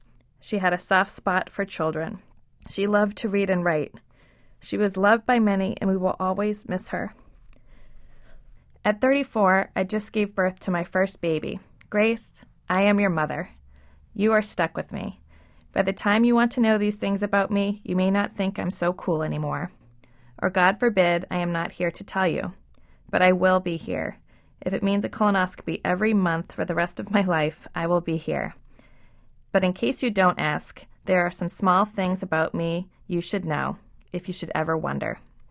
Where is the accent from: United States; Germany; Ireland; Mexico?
Ireland; But I'm Irish. If you're Irish, you may know what I mean.